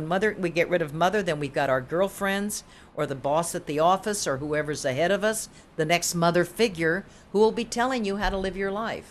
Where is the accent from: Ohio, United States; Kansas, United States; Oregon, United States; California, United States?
Kansas, United States; Wichita; I mean, I'm from Wichita